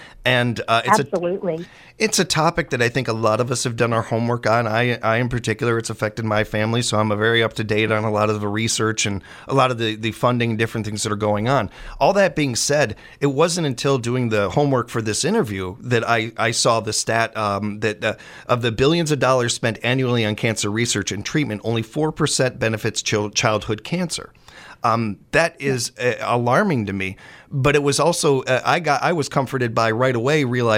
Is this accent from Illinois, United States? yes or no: yes; Chicago, Illinois, United States; I am from Chicago. I am a Chicago fan.